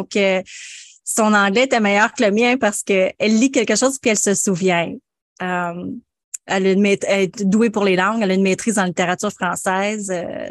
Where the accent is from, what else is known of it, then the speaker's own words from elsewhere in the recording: Buckingham, Quebec, Canada; moi, je suis native de Buckingham. Mes parents ne sont pas de la région. Ils viennent de Montérégie, des petits villages, Sainte-Christine, Saint-Paul-de-Boxford.